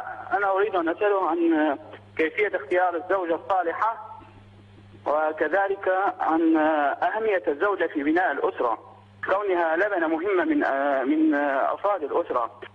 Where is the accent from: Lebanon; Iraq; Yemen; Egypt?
Iraq; Mosul, Nineveh; انا من الموصل من العراق